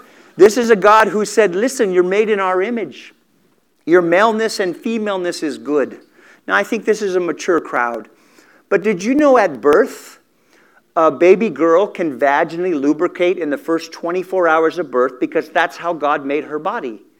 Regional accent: Salinas, California, United States; born there; And I was born in Salinas, California, up in Northern California in the Monterey Bay area.

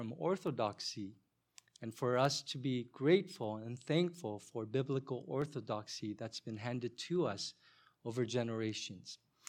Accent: South Korea; now in United States; But growing up in Korea, I remember watching the cartoons Mighty Mouse. When I came to the States, I was introduced to Super Friends.

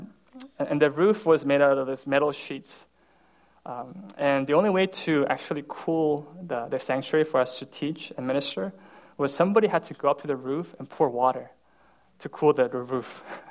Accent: Midwest, United States; yeah, so I grew up in the Midwest, and I went to college at Purdue.

